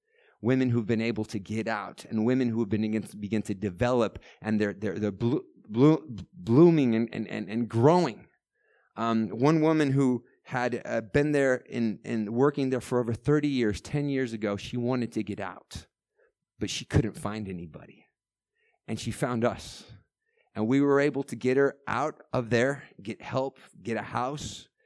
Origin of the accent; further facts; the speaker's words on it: Oklahoma, United States; There's an evangelist who came through my city in Oklahoma. I'm American, by the way, if you didn't pick that up already.